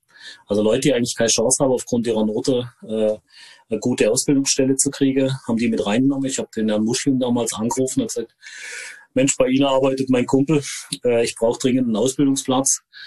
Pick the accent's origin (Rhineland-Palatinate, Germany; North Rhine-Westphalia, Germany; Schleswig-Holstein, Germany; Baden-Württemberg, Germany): Baden-Württemberg, Germany; Konstanz; born there; ich bin in Konstanz geboren, am schönen Bodensee.